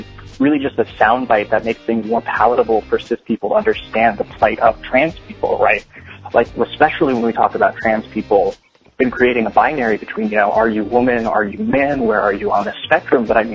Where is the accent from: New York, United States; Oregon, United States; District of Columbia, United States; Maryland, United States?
District of Columbia, United States; Washington; I'm from Washington, D.C., just giving a shout-out to everyone who's out there.